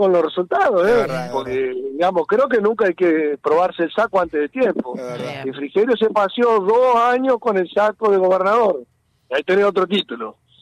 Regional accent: Tucumán, Argentina; Yo te puedo decir que vengo de Tucumán.

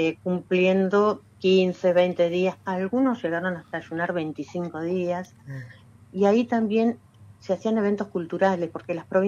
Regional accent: Diamante, Entre Ríos, Argentina; Yo soy de Diamante. Ajá. En la plaza de Diamante

